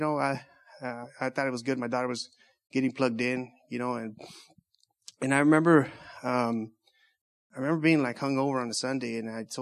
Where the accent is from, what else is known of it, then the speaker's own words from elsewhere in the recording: Orange Cove, California, United States; I'm from Orange Cove, and you know, God has been in my life, you know, early on. My brother and I, we used to go to, you know, we started out Catholic church, and I was an altar boy